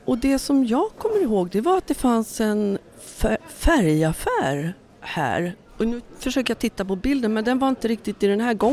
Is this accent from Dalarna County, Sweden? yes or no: no; Nacka, Stockholm County, Sweden; och jag är inte från Tyresö, men från Nacka